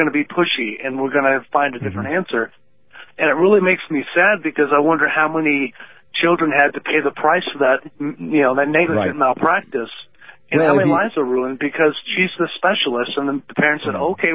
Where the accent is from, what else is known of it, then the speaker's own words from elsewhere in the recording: California, United States; now in Texas, United States; I grew up in California, but we live in Texas, and it's kind of a conservative area